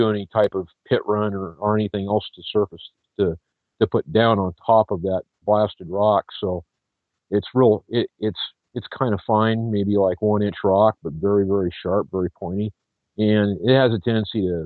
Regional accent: San Juan Islands, Washington, United States; I'm from the state of Washington here, mainly the San Juan Islands.

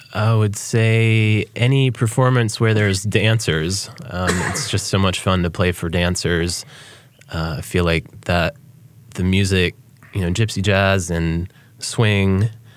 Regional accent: Switzerland; And I grew up in Switzerland in the 70s

